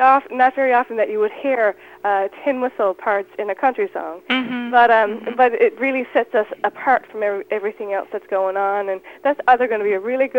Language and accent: English; Newfoundland and Labrador, Canada; Well, I mean, we grew up in Newfoundland, which is a very Celtic place